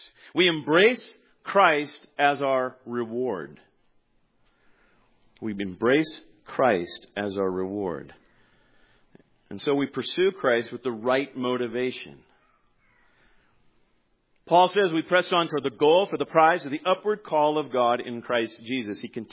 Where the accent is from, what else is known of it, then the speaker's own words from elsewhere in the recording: California, United States; Listen, I grew up in Central California. You know what you do in Central California? You stay. Okay? You don't move from there.